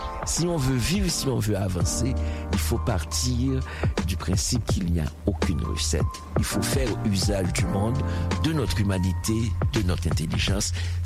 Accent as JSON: {"language": "French", "country": "Haiti", "said": "Je viens d'Haïti, j'arrive ici et je me fais des amis."}